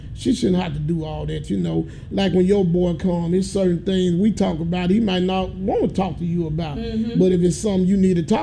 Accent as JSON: {"language": "English", "region": "Tennessee", "country": "United States", "tie": "born or raised there", "said": "I grew up in Clementine, the project. You know, a lot of folk drive down Austin Peay and see that big campus. But I came from a poor family for real."}